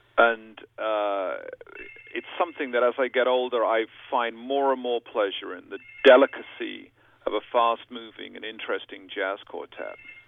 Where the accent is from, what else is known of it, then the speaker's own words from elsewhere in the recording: United Kingdom; I like to play my home country much more than … ever did.